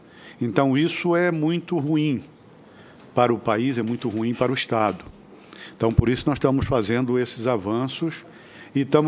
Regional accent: Brazil; eu nasci no Pantanal e me criei no Pantanal, passei a minha vida toda dentro do Pantanal.

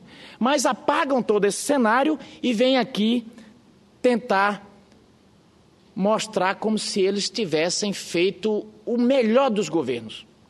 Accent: Caicó, Rio Grande do Norte, Brazil; born there; Nasci no sertão de Caicó, no Rio Grande do Norte.

